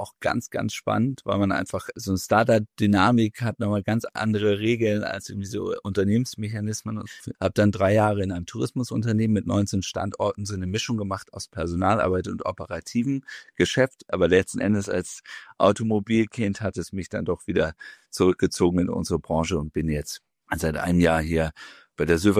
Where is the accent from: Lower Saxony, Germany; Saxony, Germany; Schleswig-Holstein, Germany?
Schleswig-Holstein, Germany; Kiel; ich bin Kieler Nordlicht und auch altes Autohauskind.